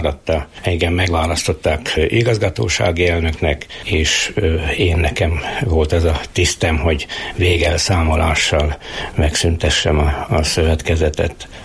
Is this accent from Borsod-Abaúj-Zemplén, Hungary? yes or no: yes; Krasznokvajda, Borsod-Abaúj-Zemplén, Hungary; 1950. szeptember 1-én születtem, tőzsgyökeres krasznokvajdai.